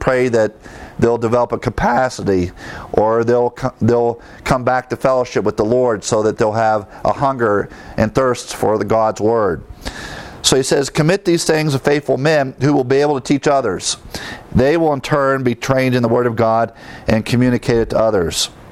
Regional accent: Midwest, United States; growing up in the Midwest and farms all over.

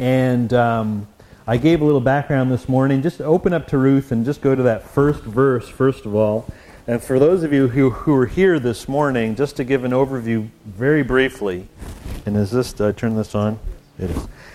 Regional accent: Montreal, Quebec, Canada; I'm originally from Montreal.

